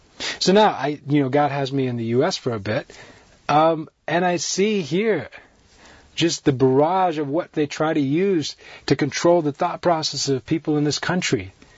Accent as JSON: {"language": "English", "country": "Sri Lanka", "tie": "born or raised there", "said": "Part of my life, I grew up in Sri Lanka. And I lived for a big chunk of my life, two decades worth of my life."}